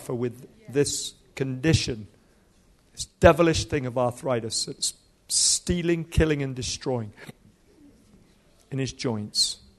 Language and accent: English; Nigeria; born there; By the way, if my accent is a little muddled up, it's because I was born in Nigeria to British parents. And I speak fluent Hausa.